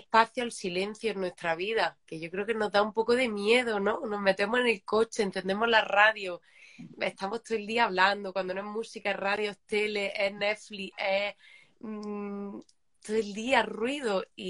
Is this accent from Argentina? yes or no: no; Granada, Andalusia, Spain; porque estaba trabajando en Madrid, yo soy de Granada, y estaba trabajando en Madrid muy contenta